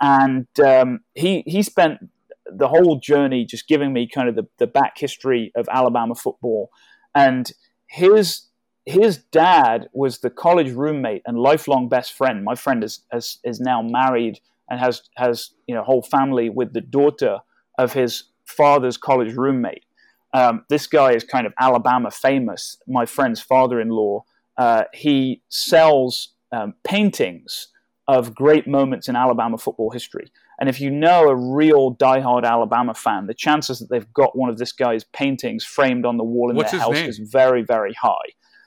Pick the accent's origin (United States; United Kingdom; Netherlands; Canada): United Kingdom; England; growing up in England